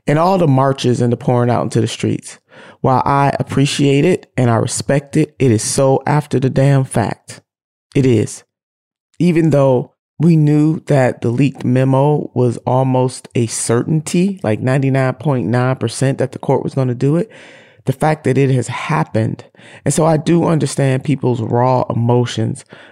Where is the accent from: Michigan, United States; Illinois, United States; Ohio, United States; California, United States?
Ohio, United States; Legislature in my home state of Ohio, as soon as Roe was undone